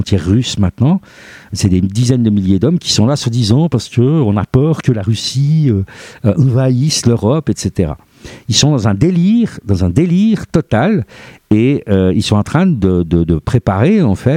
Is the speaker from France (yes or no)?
no; Switzerland; alors que chez nous en Suisse, on taxe déjà les heures sup